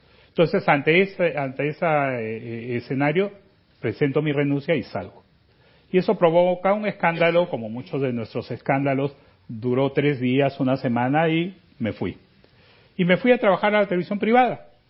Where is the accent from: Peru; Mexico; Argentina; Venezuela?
Peru; Hay pueblos enteros en mi país donde solo hay un canal de televisión ahí, solo hay una radio y esos son TV Perú o Radio Nacional.